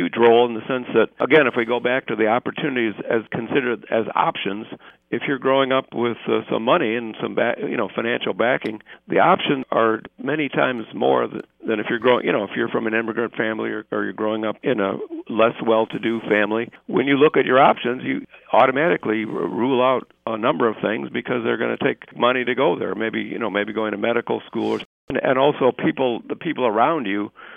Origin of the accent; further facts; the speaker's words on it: Chicago, Illinois, United States; I was originally from Chicago, and I think it's quite a bit different in a big city than it is where I am now